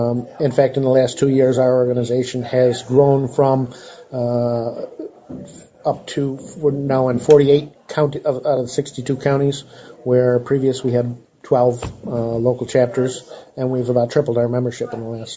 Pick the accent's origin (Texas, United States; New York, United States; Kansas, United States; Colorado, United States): New York, United States; When I tell them I'm from New York, invariably they think I'm from Manhattan.